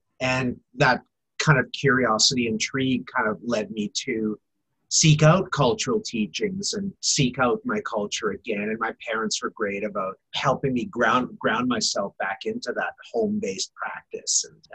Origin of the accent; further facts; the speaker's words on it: St. Albert, Alberta, Canada; growing up in St. Albert, where we grew up